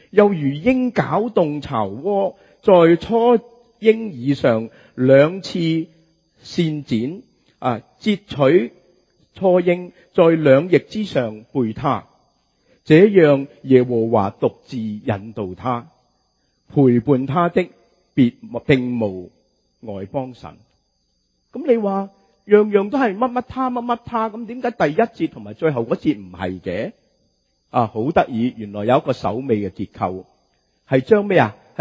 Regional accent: Guangdong, China; 我哋广东人讲话仲一针见血

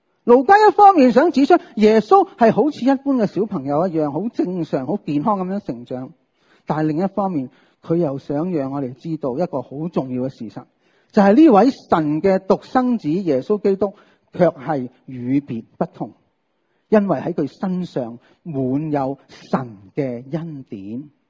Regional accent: China; 我哋中国人

